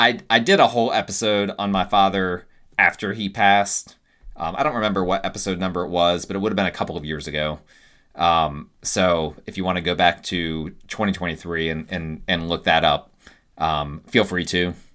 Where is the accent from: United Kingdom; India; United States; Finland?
United States; Dover, New Jersey; born there; which was actually the hospital that I was born in New Jersey way back when, AKA Dover General.